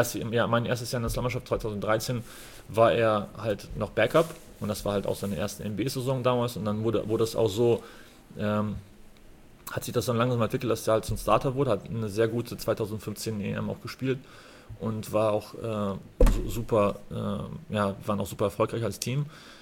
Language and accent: German; West Germany, Germany; ich bin halt im Osten geboren, im Westen aufgewachsen, im Westen studiert.